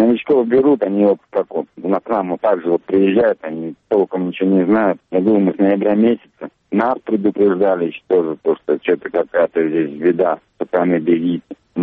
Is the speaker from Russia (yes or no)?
yes; Saratov, Saratov Oblast, Russia; Я сам из Саратова